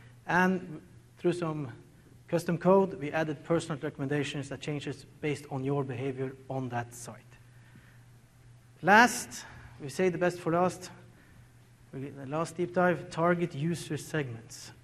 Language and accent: English; Tromsø, Troms, Norway; English is a second language; I'm born and raised in Tromsø, seen it many, many times.